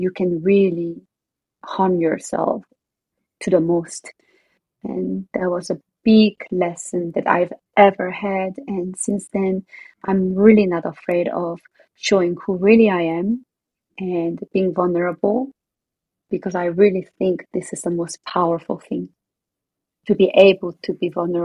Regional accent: South Korea; English is a second language; because I'm not from Italia, where the operatic singing came initially, or I'm not European, I'm not like English speaker, but I'm just Korean, but it's still okay because I'm enough as who I am.

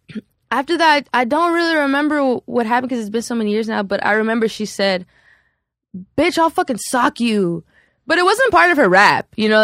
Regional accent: Highland Park, Michigan, United States; I was born and raised in Highland Park.

